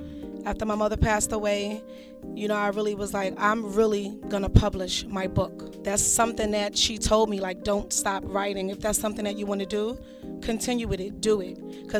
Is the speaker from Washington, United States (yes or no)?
no; Brooklyn, New York, United States; I'm from Bedford Stuyvesant, Brooklyn.